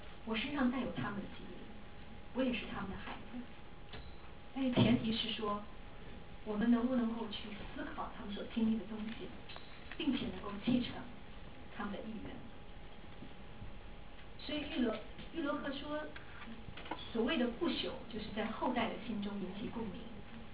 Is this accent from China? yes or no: yes; China; 我才开始为我是一个中国人感到骄傲。